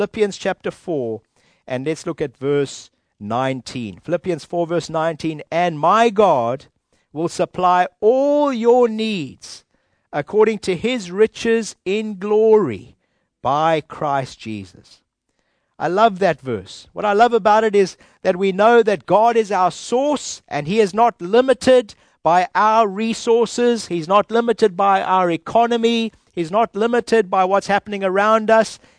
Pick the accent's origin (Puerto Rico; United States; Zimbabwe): Zimbabwe; now in United Kingdom; We came from Zimbabwe here, and you guys opened your heart up to us and welcomed us here.